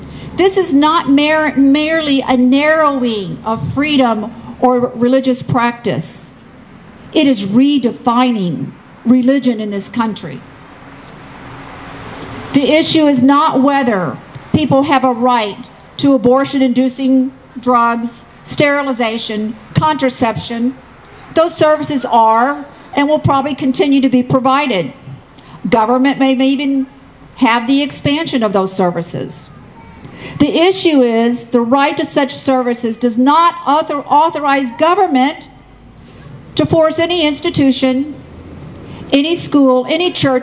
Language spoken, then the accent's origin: English; Louisville, Kentucky, United States; now in Boone County, United States; And I represent Boone County, but I'm from Louisville, right here.